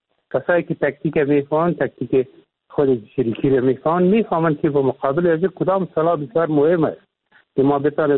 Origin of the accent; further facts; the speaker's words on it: Afghanistan; ما افغان هستیم و غیرت داریم و همت داریم